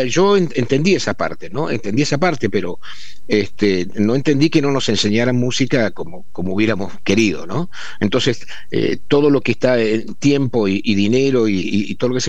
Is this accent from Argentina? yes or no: yes; Santa Fe, Argentina; yo uh-huh. nací en Santa Fe, estudiamos afuera, María Laura estudió en Rosario, yo estudié en Córdoba. Uh-huh. Y los dos volvimos a Santa Fe.